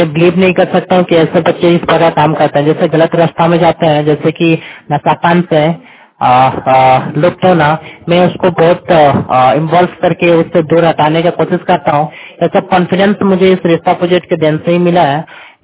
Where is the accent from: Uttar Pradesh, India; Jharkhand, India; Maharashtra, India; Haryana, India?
Jharkhand, India; Morkum; मैं मोरकुम गांव से बिलोंग करता हूँ। गमरिया पंचायत ब्लॉक है।